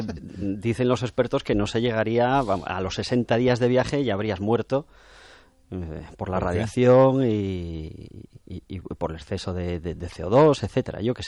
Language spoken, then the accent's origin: Spanish; Asturias, Spain; como se dice en mi tierra, en Asturias